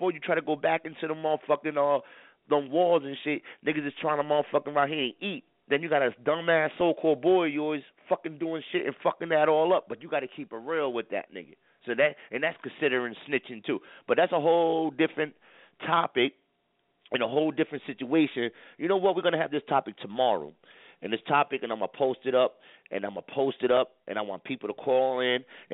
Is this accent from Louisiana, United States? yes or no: no; New Haven, Connecticut, United States; I'm from New Haven, man.